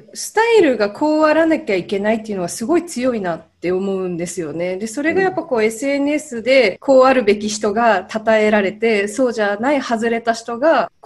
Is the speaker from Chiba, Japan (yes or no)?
no; Nagasaki, Japan; 長崎出身なんで、